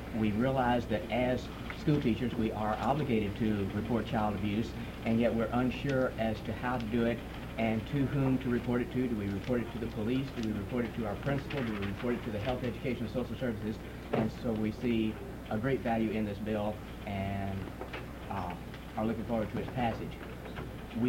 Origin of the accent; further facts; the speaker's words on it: Glennallen, Alaska, United States; from Glen Allen, and NEA Alaska asked me to come and speak to House Bill 308